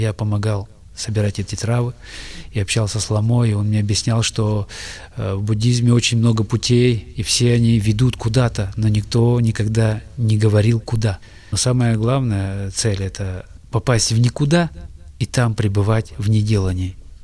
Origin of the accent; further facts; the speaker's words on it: Bokhan, Irkutsk Oblast, Russia; also born or lived in Tunka; Я родился в Крыне, в Тунке. И через 3 месяца весной меня увезли в Бохан.